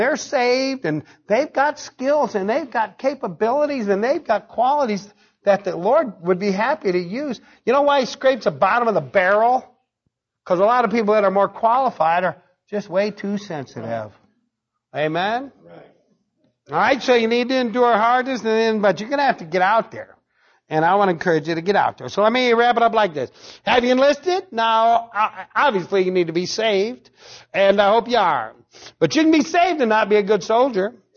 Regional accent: United States; I'm an American. I got problems, but we're going to work through them. That's the way I was raised

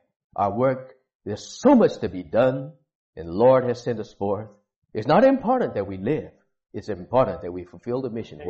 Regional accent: Texas, United States; First cold I've caught in 5 or 6 years, and I caught it when I came back to my hometown. You know, good old Texas cold.

